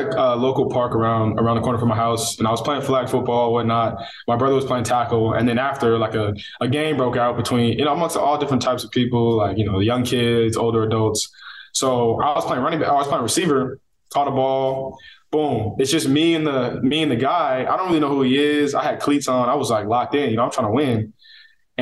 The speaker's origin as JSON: {"language": "English", "country": "Canada", "said": "I'm from Canada, where the snow is at."}